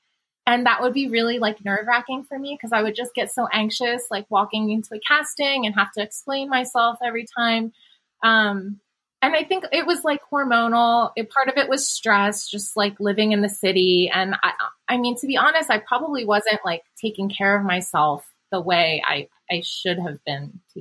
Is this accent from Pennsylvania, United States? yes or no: yes; Pennsylvania, United States; So I'm half Chinese, half Vietnamese. I grew up outside of Philadelphia.